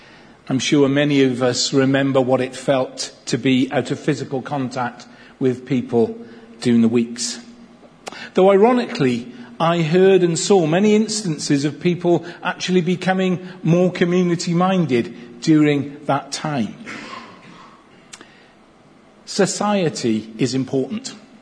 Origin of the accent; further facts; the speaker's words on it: Crosskeys, Wales, United Kingdom; So I grew up in South Wales, as you know, in a little mining village called Cross Skeet. It's about 7 miles north of Newport. And it's a pretty typical valleys village, lots of terraced houses.